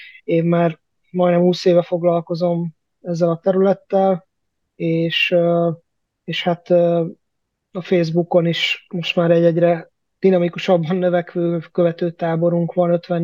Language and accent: Hungarian; Kecskemét, Bács-Kiskun, Hungary; born there; egy ilyen középosztályban, egy családban, értelmiség szülők születtem vidéken, Kecskeméten, anyukám pedagógus, drámapedagógus